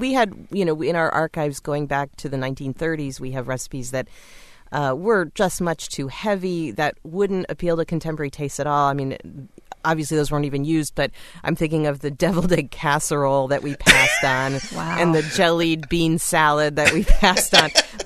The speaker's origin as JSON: {"language": "English", "town": "Windsor", "region": "Connecticut", "country": "United States", "tie": "born or raised there", "said": "I grew up in Windsor, Connecticut, so it's local."}